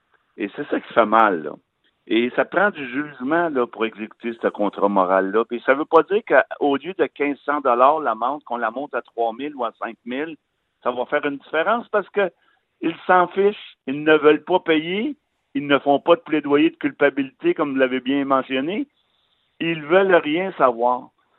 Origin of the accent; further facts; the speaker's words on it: Quebec, Canada; C'est pas à cause qu'on est Québécois qu'on veut pas respecter ça.